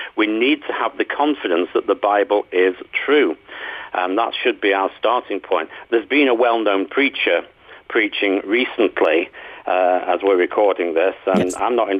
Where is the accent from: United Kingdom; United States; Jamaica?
United Kingdom; I'm British, as you can tell from the way I talk. I'm not American.